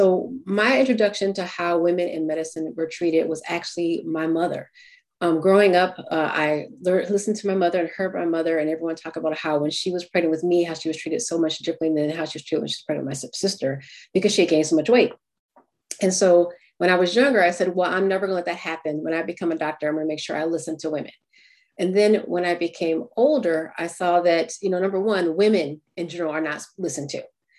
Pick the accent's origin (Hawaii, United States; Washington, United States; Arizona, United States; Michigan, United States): Michigan, United States; Flint; I will say, I'm originally from Flint, Michigan. A Howard University undergrad and Michigan State graduate.